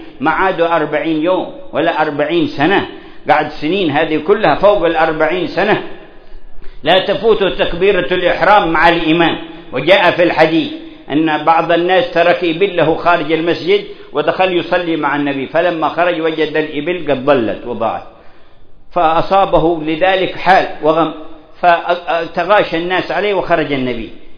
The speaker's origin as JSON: {"language": "Arabic", "region": "Hadramaut", "country": "Yemen", "said": "وكان أيام الشدة عندنا بحضرموت"}